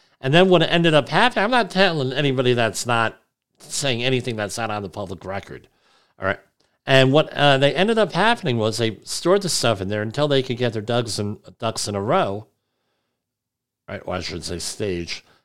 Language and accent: English; New Jersey, United States; This one I'm familiar with, Atlantic Resources. That's right in my, almost my hometown.